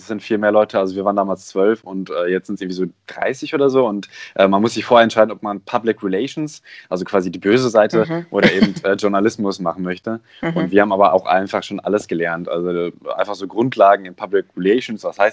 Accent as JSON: {"language": "German", "region": "North Rhine-Westphalia", "country": "Germany", "tie": "born or raised there", "lives_now": "Stuttgart, Germany", "said": "Ich bin in NRW groß geworden. In der Nähe von Hamm."}